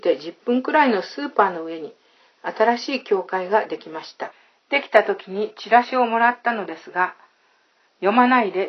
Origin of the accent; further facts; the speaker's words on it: Aichi, Japan; 私は愛知県出身ですが